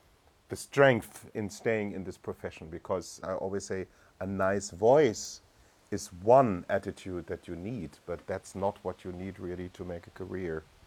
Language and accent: English; Hildesheim, Lower Saxony, Germany; Well, Hildesheim is a small city, famous for the churches and for the church music.